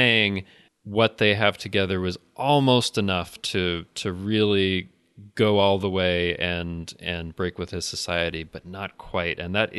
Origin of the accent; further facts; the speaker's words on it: England, United Kingdom; I'm English myself